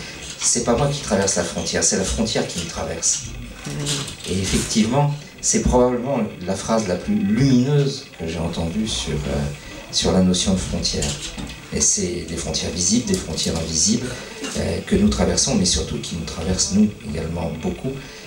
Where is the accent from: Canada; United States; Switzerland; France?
France; born there; Vous l'avez dit, je suis né en France.